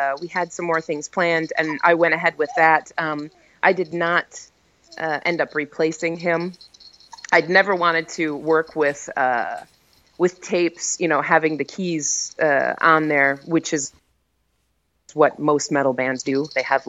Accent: Flint, Michigan, United States; friends of mine from my hometown in Flint, Michigan, also played on it

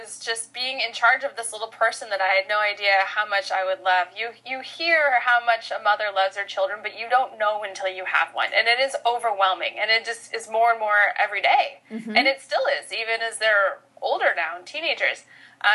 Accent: Wayzata, Minnesota, United States; I grew up in Minnesota. So I grew up in a little town just outside Minneapolis called Wayzata

